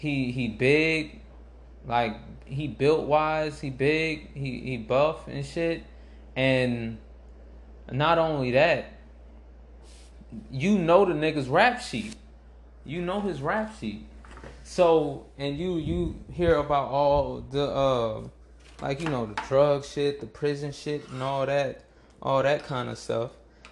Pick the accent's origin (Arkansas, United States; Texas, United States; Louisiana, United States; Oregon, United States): Louisiana, United States; New Orleans; I'm from New Orleans.